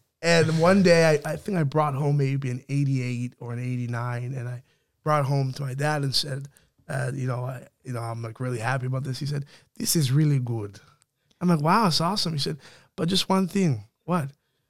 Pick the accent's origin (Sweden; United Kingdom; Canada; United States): Canada; I would say that I am more Canadian because I grew up here my entire life.